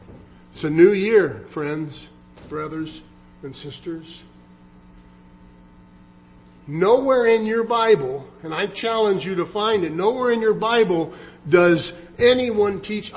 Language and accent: English; California, United States; I'm 70 years old. I grew up in Southern California. My mother worked at Disneyland.